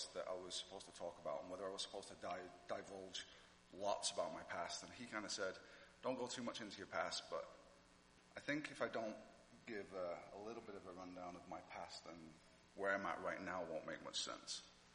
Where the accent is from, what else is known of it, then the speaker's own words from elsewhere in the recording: England, United Kingdom; I'm English, before somebody says something.